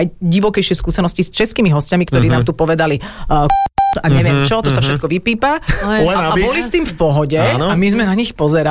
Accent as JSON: {"language": "Czech", "town": "Ostrava", "region": "Moravian-Silesian Region", "country": "Czechia", "said": "Ja som z Ostravy."}